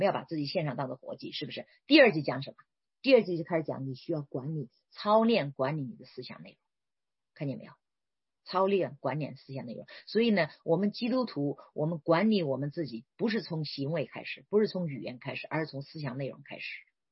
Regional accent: China; 所以我们中国人我们要特别注意哈，因为我们的文化在这个方面其实很欠缺。

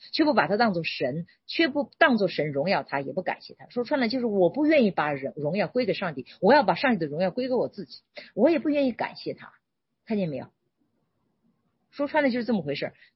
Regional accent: China; 我们中国人，我们这种

